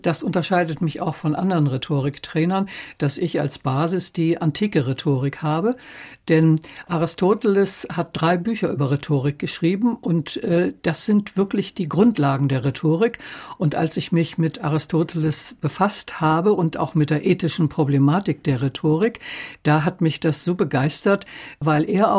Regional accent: Lower Saxony, Germany; weil ich Hochdeutsch sprach. Ich bin in der Lüneburger Heide aufgewachsen.

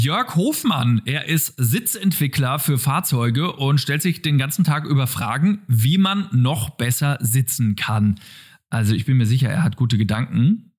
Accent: Bavaria, Germany; Außerdem Würzburger Vorwahl, ich bin Franke, deswegen war es klar, wo ich anrufe.

